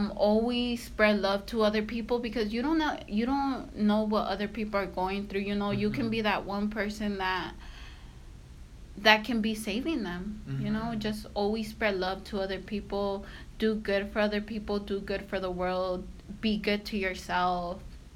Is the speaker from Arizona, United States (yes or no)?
yes; Phoenix, Arizona, United States; born there; I was born in Phoenix, Arizona, May 22nd, 1996.